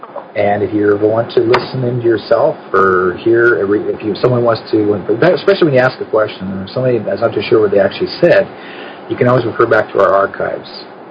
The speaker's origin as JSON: {"language": "English", "town": "Brandon", "region": "Manitoba", "country": "Canada", "moved": "yes", "said": "Winnipeg's funny. I'm from there. I'm originally from Brandon, Manitoba."}